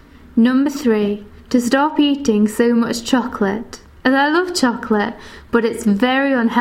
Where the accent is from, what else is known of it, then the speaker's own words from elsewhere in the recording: United Kingdom; I'm British.